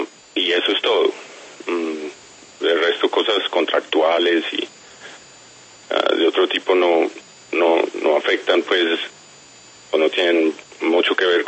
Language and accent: Spanish; Medellín, Antioquia, Colombia; born there; Sí, yo nací en Medellín, claro.